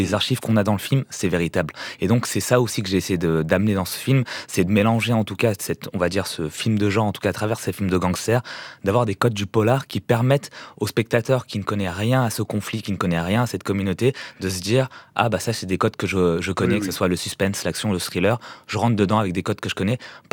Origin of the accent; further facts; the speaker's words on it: France; Je suis pas non plus indien, je suis français.